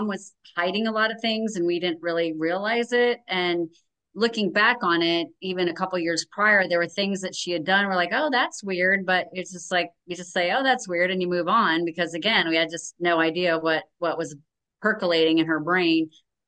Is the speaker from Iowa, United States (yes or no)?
yes; Iowa, United States; I grew up in Iowa, so I'm a Midwesterner, and then moved around the country and ended up in the last year in Arizona.